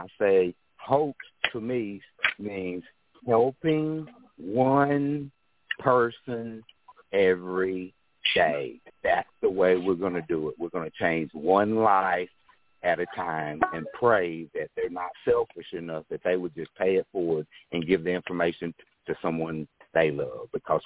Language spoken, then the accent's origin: English; Georgia, United States; we've only had maybe three tornadoes to touch down in Georgia in my area.